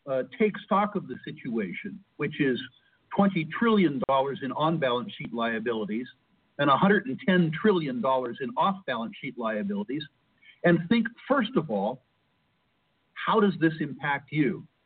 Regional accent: United States; culturally, I'm American, an old style American, the type of American that believes in things like the Bill of Rights and individual initiatives.

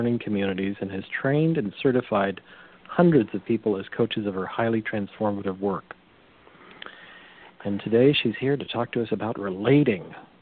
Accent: California, United States; Being a Californian, I've been in 6.2, 6.7 earthquakes that have, you know, taken cities literally down here, parts of city.

